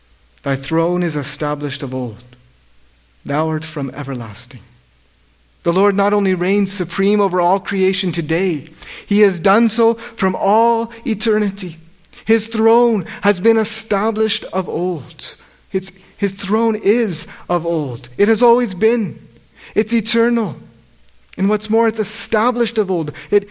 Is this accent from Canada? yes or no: yes; British Columbia, Canada; I grew up in the Fraser Valley on the west coast of Canada.